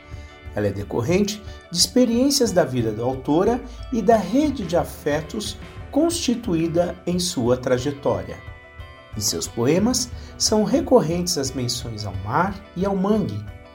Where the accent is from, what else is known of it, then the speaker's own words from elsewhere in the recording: Curitiba, Paraná, Brazil; born there; Nasci em Curitiba, mas frequento o litoral desde bebê.